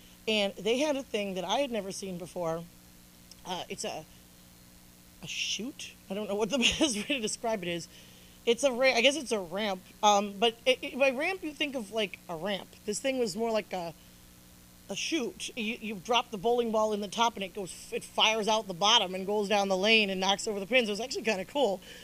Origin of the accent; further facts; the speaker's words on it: Syracuse, New York, United States; One of them was, and I'm from Syracuse, by the way, I'm not just spilling haterade, like I love cows.